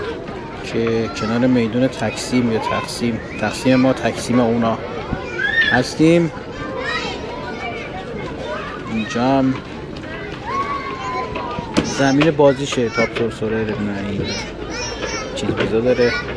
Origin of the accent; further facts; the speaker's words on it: Yazd, Iran; چون ما هم یزدی هستیم